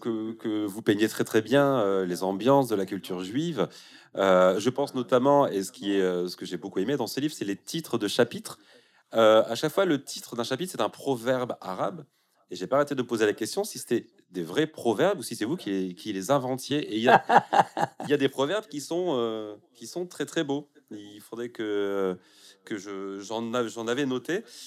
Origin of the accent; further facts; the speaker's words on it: Bayonne, Nouvelle-Aquitaine, France; accent: Basque; Ah, alors je suis de Bayonne.